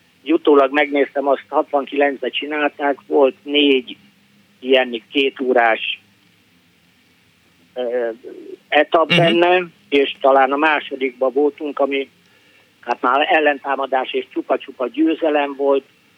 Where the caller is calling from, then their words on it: Iceland; Izlandról vagyok.